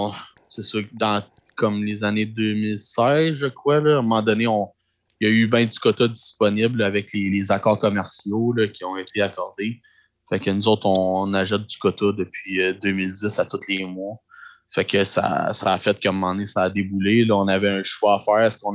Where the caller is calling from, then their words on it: Saint-Louis-de-Gonzague, Quebec, Canada; Ben, moi, je suis à Saint-Louis-de-Gonzague.